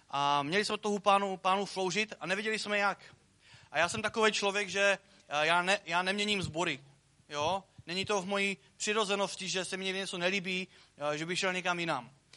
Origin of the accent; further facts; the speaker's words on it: Litovel, Olomouc Region, Czechia; Takže my jsme z Litovle. Kdo z vás ví, kde je Litovel?